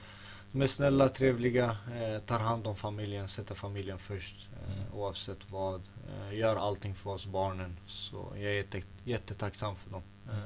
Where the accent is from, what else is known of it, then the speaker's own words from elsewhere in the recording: Örebro, Örebro County, Sweden; Jag levde min barndom i Örebro. Jag har mina vänner där kvar fortfarande.